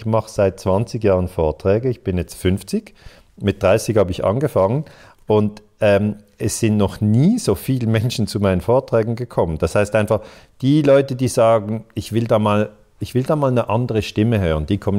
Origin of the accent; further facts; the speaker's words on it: Switzerland; Ich finde schon, aber ich bin Schweizer, weißt du?